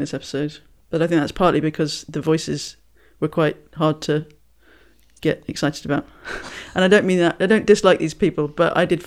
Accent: United Kingdom; because I'm British.

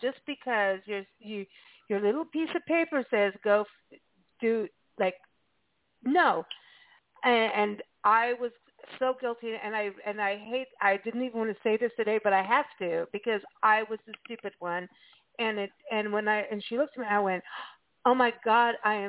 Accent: South Africa; moved away; I'm fresh from Africa. I'm gonna tackle you, dude. I'm gonna take you down.

